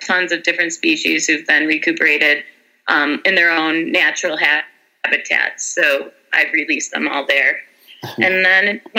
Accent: Buffalo, New York, United States; now in Colombia; We have almost 40 in my hometown in Buffalo.

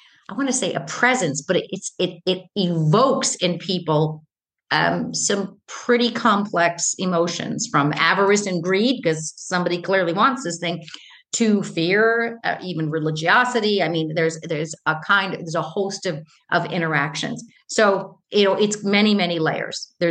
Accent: New York, United States; I set it in a fictionalized version of my hometown in northern New York State on the shores of Lake Ontario.

